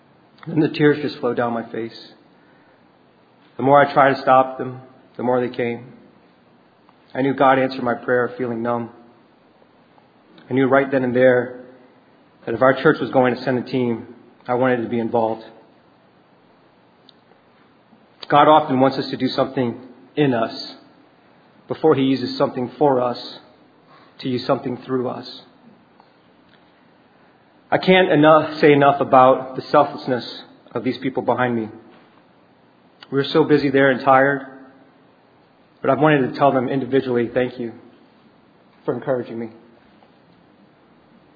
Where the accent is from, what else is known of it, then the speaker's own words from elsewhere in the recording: New Orleans, Louisiana, United States; See, I was born and raised in New Orleans.